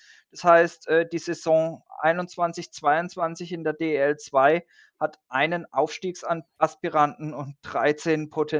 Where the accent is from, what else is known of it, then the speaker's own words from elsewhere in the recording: Freiburg, Baden-Württemberg, Germany; wobei als Freiburger gibt es eigentlich nur ein Derby, nämlich Freiburg gegen Schwenningen